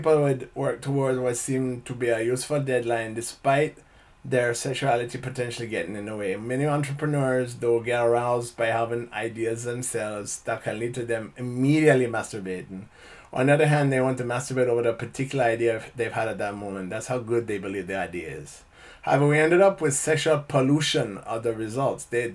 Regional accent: Guyana; Are you sure you didn't just say it because, you know, I'm from Guyana?

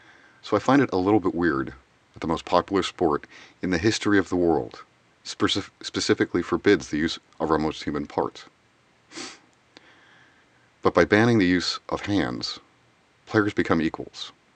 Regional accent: Pittsburgh, Pennsylvania, United States; I'm from the United States. I grew up in Pittsburgh, Pennsylvania.

